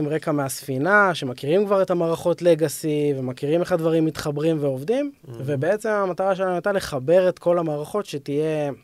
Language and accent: Hebrew; Arad, Southern District, Israel; גדלתי בערד, זה גם מסגרת.